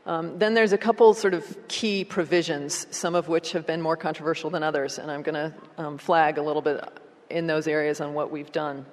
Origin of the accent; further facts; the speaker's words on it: Minnesota, United States; now in Washington, D.C., United States; it feels a lot closer to where I grew up in Minnesota than it does in any of the last 12 years I've spent in Washington, D.C.